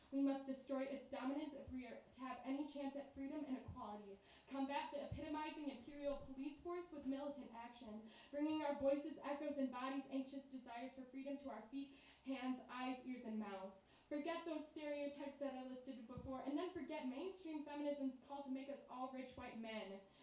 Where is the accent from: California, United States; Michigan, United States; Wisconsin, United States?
Wisconsin, United States; I'm from Wisconsin, so like, yeah, there's like, it's just not really that pretty there.